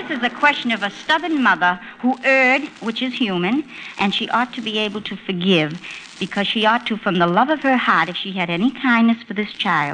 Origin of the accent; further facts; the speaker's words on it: Massachusetts, United States; I come from Massachusetts, and we are very upset about it.